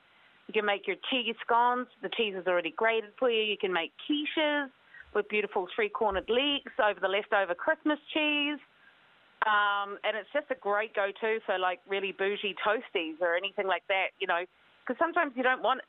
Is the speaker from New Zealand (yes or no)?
yes; New Zealand; I'm clearly from New Zealand.